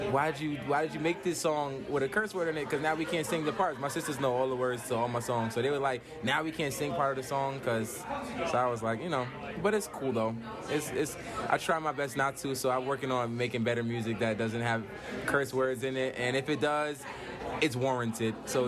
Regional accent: Brooklyn, New York, United States; Well, I grew up in Brooklyn, New York, so in Brooklyn, violence is everywhere.

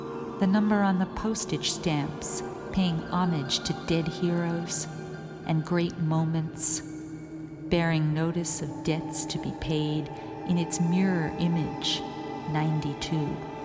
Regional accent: United States; born there; I was born in America in the middle of the 20th century.

